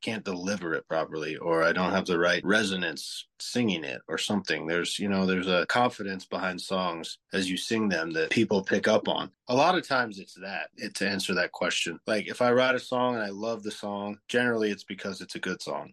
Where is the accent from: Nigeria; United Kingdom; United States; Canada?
United States; Sisters, Oregon; now in Nashville, United States; my biggest challenge is where I grew up in Oregon and Sisters. Well, when I lived there's like 1,200 people. My back door backed up to, I think it was like 150 miles worth of wilderness. So I literally grew up in the woods.